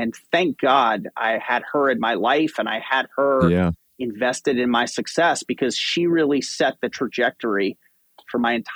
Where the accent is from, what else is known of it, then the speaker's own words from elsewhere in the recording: Shreveport, Louisiana, United States; I grew up in Shreveport, Louisiana, which is this small town, northwest Louisiana, right at the point where Arkansas and Texas and Louisiana all come together.